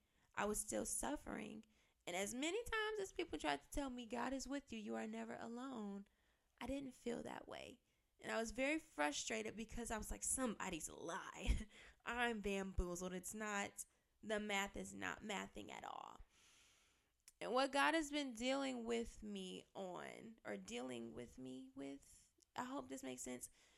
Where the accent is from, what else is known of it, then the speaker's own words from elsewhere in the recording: Detroit, Michigan, United States; If you don't know, I'm from Michigan, from the D to be exact, the only city that we recognize around these parts.